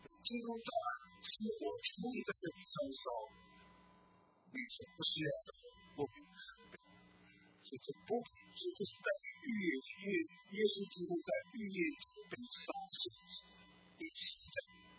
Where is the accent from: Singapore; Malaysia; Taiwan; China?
China; 在这里过圣诞节，我们中国人过年不是非常的重大，非常的隆重